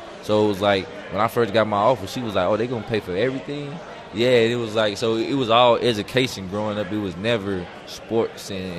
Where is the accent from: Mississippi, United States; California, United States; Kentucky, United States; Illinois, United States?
Mississippi, United States; Horn Lake; I mean, I'm from Horn Lake, Mississippi. My school, we didn't have too many guys of any guys going big power five D1.